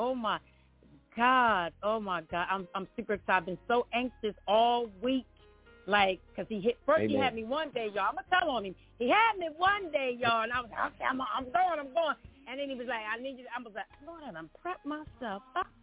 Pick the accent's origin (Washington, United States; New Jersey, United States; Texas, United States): New Jersey, United States; Newark; I'm from New Jersey, born, bred, and raised.